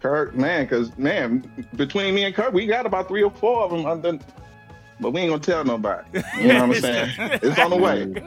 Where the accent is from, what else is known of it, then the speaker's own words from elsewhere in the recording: Chicago, Illinois, United States; I know I'm from Chicago, but I'm a good guy.